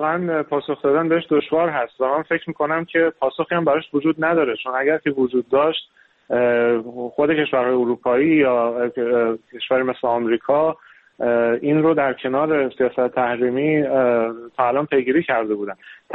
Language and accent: Persian; Iran; من میتونم بگم به عنوان یک ایرانی تأسف‌باری هست